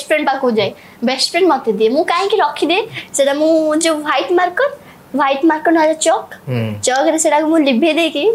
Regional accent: Rayagada, Odisha, India; ଆଉ ମୁଁ ତ ପୁରା ପ୍ରପର୍ ଦେଶୀ ଗାଁରେ ରହୁଥିଲି, ମୋ ମାନେ ମୋ ବିଲଙ୍କରେ ରାୟଗଡ଼ାରୁ, କୋରାପୁଟ ରାୟଗଡ଼ା, ଓଡ଼ିଶାର

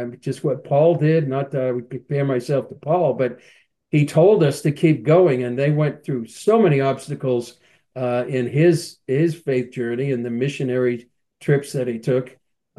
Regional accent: Alexandria, Virginia, United States; I grew up in Alexandria, Virginia.

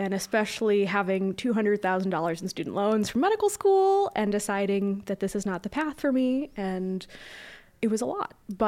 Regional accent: Sioux Falls, South Dakota, United States; moved away as an adult; also born or lived in Fresno / Rhode Island / Connecticut; now in Spokane, United States; So I am not a Spokane native. I'm actually from Sioux Falls, South Dakota.

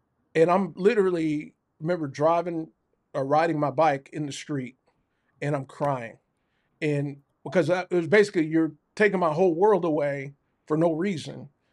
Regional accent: San Diego, California, United States; born there; Well, for me, again, I was born in San Diego.

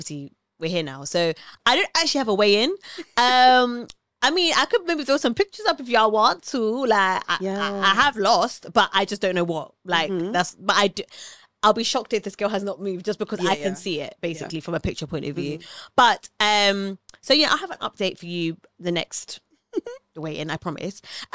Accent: Kenya; So I'm Kenyan. But yeah, I'm Kenyan.

